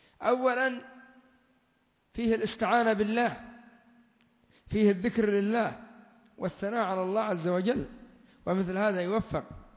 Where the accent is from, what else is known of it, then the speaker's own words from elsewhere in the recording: Yemen; كدول الخليج وعندنا في اليمن وكثير من المناطق الدول لا تبحث عنها